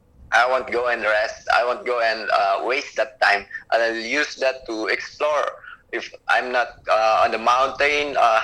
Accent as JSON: {"language": "English", "country": "Philippines", "said": "I'm from Philippines"}